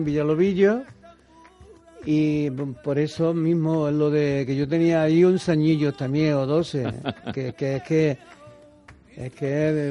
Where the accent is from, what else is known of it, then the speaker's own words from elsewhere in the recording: Córdoba, Andalusia, Spain; si yo soy de Córdoba, que por qué no lo hacemos en Córdoba